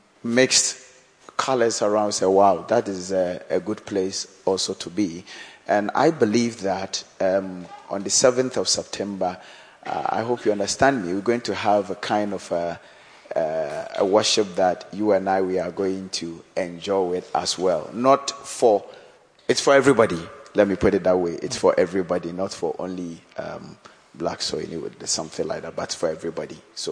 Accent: Ghana; now in Gillingham, United Kingdom; Because when we came from Ghana, we realized that I'm a Baptist.

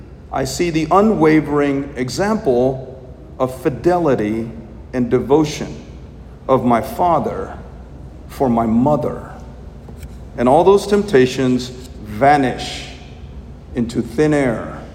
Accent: Little Rock, Arkansas, United States; first language Malayalam; Growing up in Little Rock, I was becoming more fluent in English, but I was forgetting my native Malayalam.

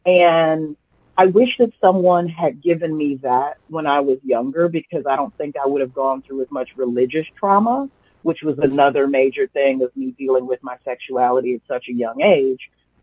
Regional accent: Missouri, United States; I grew up in Missouri. My entire family is religious.

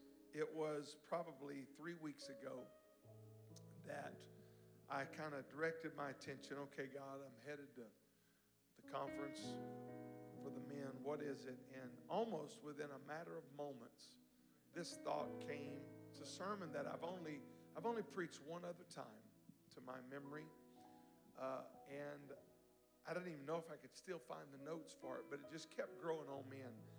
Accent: Louisiana, United States; moved away; No, I grew up in Louisiana, and when I came out west to California, one of the first pastors that I remember meeting was 6'9"

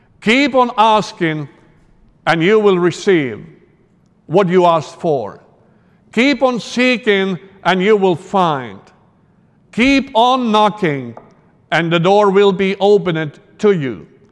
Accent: Finland; I come from Finland. I don't know if you knew it. I'm from Finland, but I am not from around here. So it's a land of tens of thousands of lakes. In Finland, we have over 100,000 inland lakes.

